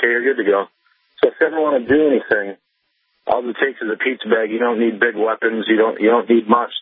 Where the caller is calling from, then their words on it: New York, United States; I'm calling in from New York.